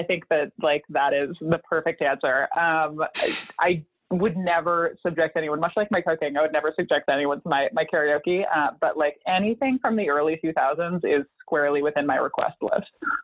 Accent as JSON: {"language": "English", "region": "Minnesota", "country": "United States", "tie": "born or raised there", "lives_now": "California, United States", "said": "just because I grew up in Minnesota. Like, I'm from a place that does not have a huge diversity of fruits and vegetables, generally speaking, compared to where I live now in California."}